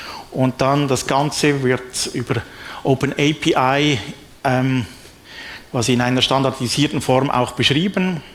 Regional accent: Switzerland; wie Hans heute gesagt hat. Ich komme aus der Schweiz

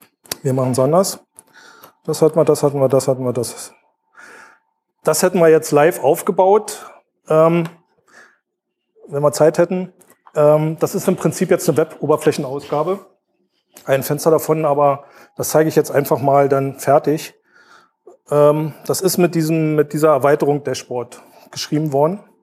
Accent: Brandenburg an der Havel, Brandenburg, Germany; Das ist übrigens das Wetter von meiner Heimatstadt Brandenburg, ja.

